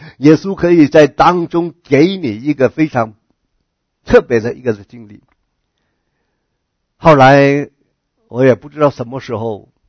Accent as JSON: {"language": "Chinese", "country": "China", "said": "认为死了就是我们中国人说一了百了了"}